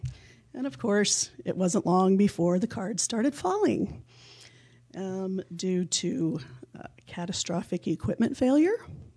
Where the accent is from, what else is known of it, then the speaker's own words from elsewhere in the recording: California, United States; I'm from Riverside County, which some would have become South California. So I come from an interesting place.